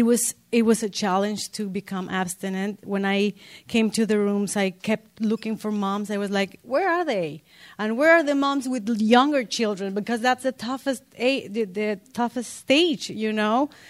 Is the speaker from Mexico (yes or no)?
yes; Mexico; English is a second language; moved away as an adult; now in United States; I come from Mexico, and I mean, my dream to come here was to make money in U.S. dollars, not have 3 children and no help.